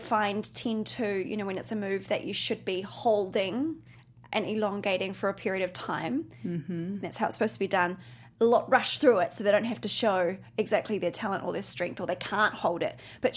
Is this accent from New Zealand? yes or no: yes; New Zealand; and I'm originally from New Zealand.